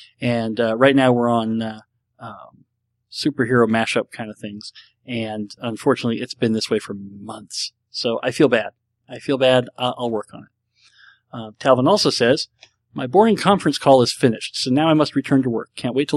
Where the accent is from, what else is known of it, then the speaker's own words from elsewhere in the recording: Nebraska, United States; I've tried to be a Huskers fan. I'm from Nebraska. You've got to be a Huskers fan.